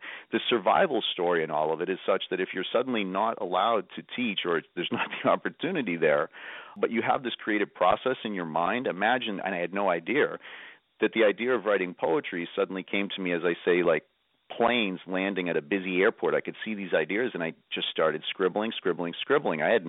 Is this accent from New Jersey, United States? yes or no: no; Boston, Massachusetts, United States; I'm a Boston Irishman. That's how I introduce myself in Washington. I'm Boston Irish.